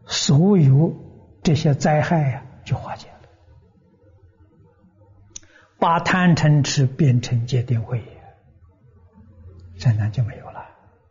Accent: China; 我们中国人叫风水，把风水破坏了

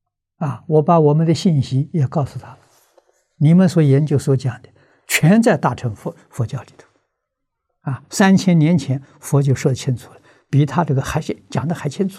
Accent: China; 我们中国人常讲五毒。

